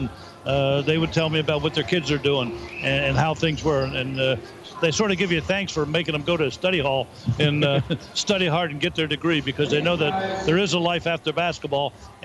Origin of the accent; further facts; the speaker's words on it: Sault Ste. Marie, Michigan, United States; I'm a Youper from Sault Ste. Marie, so coming back here is like coming back home.